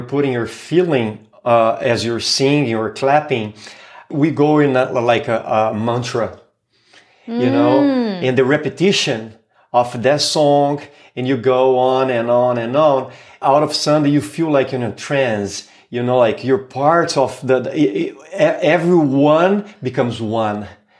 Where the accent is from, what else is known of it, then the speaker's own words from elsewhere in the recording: São Paulo, Brazil; now in United States; So I grew up in Brazil and I moved to the United States back in 2003.